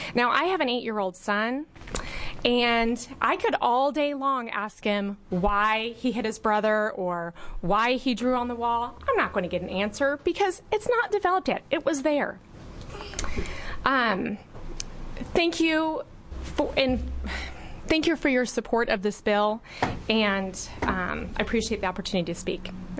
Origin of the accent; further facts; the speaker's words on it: Pendleton, Oregon, United States; I'm from Pendleton, Oregon.